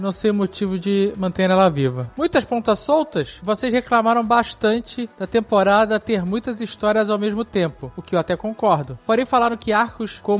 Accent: São Lourenço, Minas Gerais, Brazil; tenho 26 anos, sou de São Lourenço.

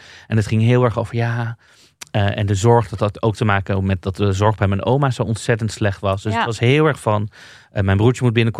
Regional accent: Amsterdam, North Holland, Netherlands; Ik kom uit Amsterdam-Noord en dat is ook echt een PVV. Daar zijn echt volkswijken waar gewoon mensen nog PVV stemmen.

